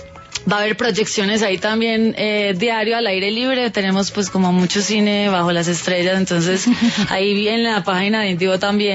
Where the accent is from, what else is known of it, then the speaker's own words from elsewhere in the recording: Medellín, Antioquia, Colombia; yo pues soy de Medellín, vivo en Medellín